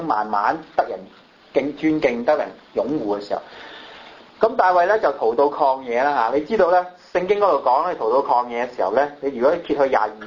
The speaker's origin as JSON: {"language": "Chinese", "country": "Hong Kong", "first_language": "Cantonese", "second_language": "Chinese", "said": "即我用少少廣東話，即是我們廣東人香港人"}